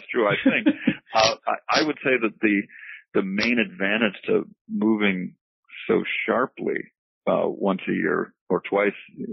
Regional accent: Boston, Massachusetts, United States; born there; I was born in Boston in 1950. In a lower, I suppose, a lower middle class housing development.

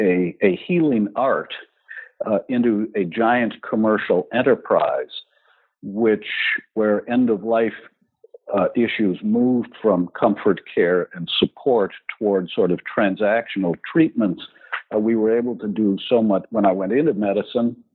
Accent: Milwaukee, Wisconsin, United States; born there; Certainly. I was born in Milwaukee, Wisconsin. Maybe that's starting too soon for you.

